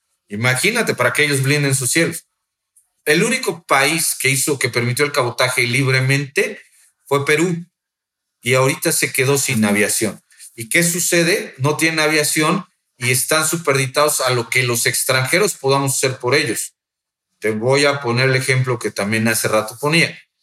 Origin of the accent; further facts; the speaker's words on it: Mexico; nosotros como mexicanos no podemos